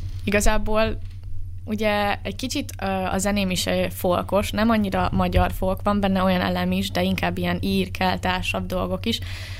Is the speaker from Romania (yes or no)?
no; Borsod-Abaúj-Zemplén, Hungary; accent: Matyó; mezőkövesdi vagyok, akkor így szembesítenek is vele, hogy hát igen, a T-betűidről hallatszik, és én meg így, yes, igen, én matyó vagyok.